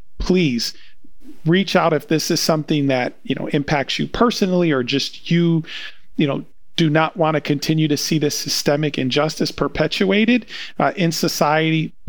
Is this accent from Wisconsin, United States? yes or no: yes; Wisconsin, United States; So I'm from Wisconsin, and that's where my conviction happened 25 years ago.